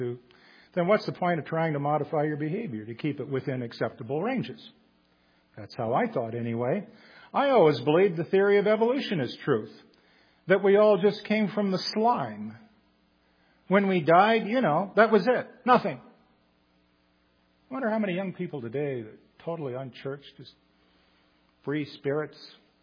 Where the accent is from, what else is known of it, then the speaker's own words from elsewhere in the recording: Minnesota, United States; I'm from the Midwest, originally Minnesota, right across Wisconsin. We're kind of similar folk.